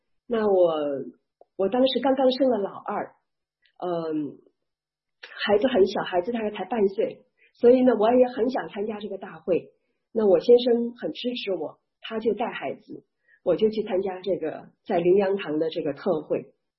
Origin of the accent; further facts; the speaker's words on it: Nanjing, Jiangsu, China; 那我是从中国来的，从中国南京来的，然后90年信主，90年信耶稣。